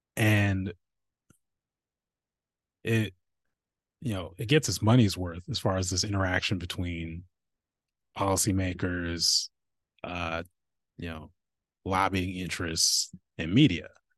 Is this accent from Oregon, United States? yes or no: yes; Lake Oswego, Oregon, United States; I grew up in Lake Oswego, you know, Lake No Negro, Oregon.